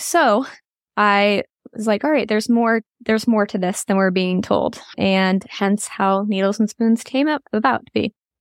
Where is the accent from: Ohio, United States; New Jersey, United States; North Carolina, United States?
New Jersey, United States; And I'm originally from New Jersey and went to Penn State.